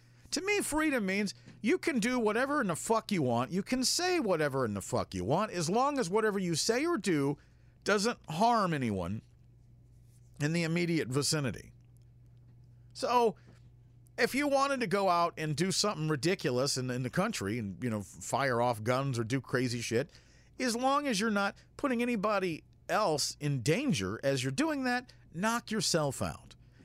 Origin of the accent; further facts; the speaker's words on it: United States; but the underpinnings of it annoy me as an American.